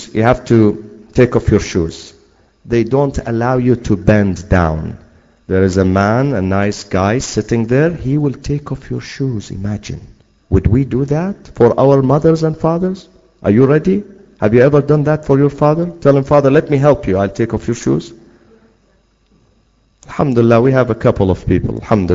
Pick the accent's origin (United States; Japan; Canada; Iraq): Iraq; Knowing that I'm from Iraq, the following week, the fourth week, they bought me a Bible in Arabic.